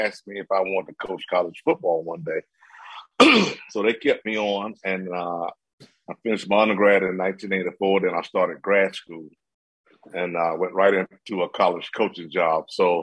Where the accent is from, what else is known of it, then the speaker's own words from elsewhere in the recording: Mississippi, United States; I grew up in Mississippi, the South, S-O-U-F-F.